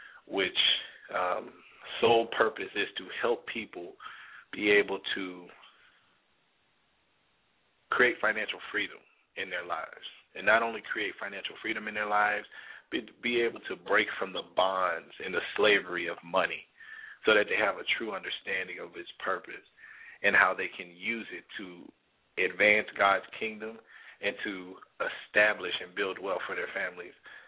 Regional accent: Houston, Texas, United States; I am originally from Houston, born and raised. Go Rockets.

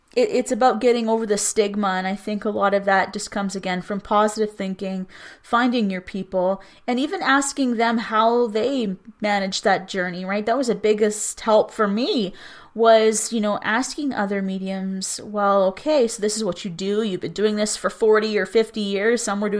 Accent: Cold Lake, Alberta, Canada; I'm from Cold Lake, Alberta, in northern Alberta. And beautiful place.

